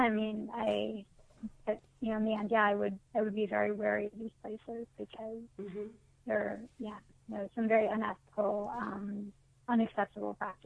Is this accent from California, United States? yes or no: no; New York City, New York, United States; I mean, I know in my family, because I grew up in New York City, I think they wanted me to go someplace rural